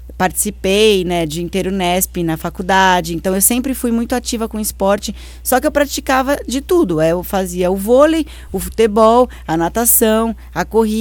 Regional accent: Santos, São Paulo, Brazil; born there; porque eu nasci em Santos, né?

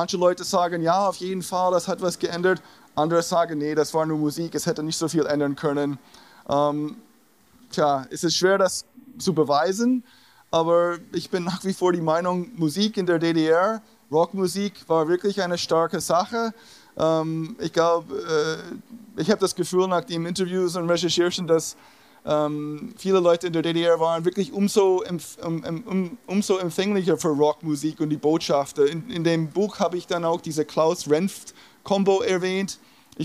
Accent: Connecticut, United States; German is a second language; moved away as an adult; also born or lived in New York; now in Germany; Ich stamme aus New York und bin in Connecticut aufgewachsen. Ich bin Anfang 89 nach Deutschland gekommen.

